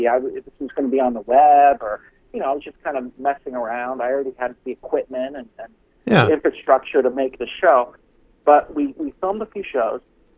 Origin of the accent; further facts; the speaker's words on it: United States; It's the first I've heard of it, being an American.